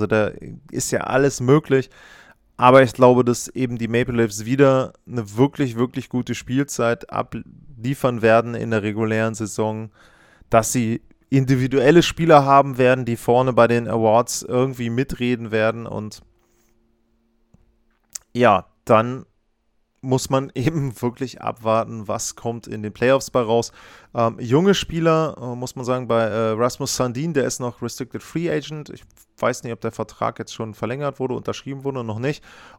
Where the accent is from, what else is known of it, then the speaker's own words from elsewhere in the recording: Northern Germany, Germany; ich bin zwar aus dem Norden, aber hier aus Deutschland, ich komme nicht aus Buffalo